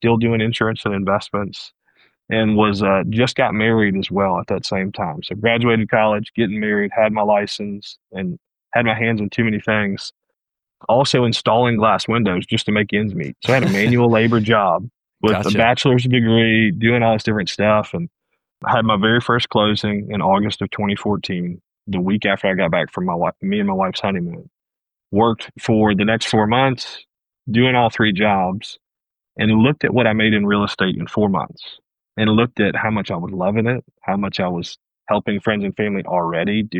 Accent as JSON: {"language": "English", "town": "New Orleans", "region": "Louisiana", "country": "United States", "tie": "born or raised there", "said": "My mom is from Louisiana. I grew up in New Orleans as well."}